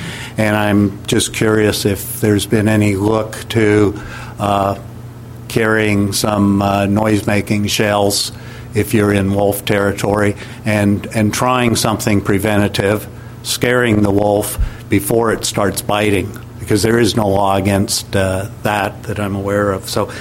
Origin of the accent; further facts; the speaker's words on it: Sammamish, Washington, United States; from Sammamish, Washington.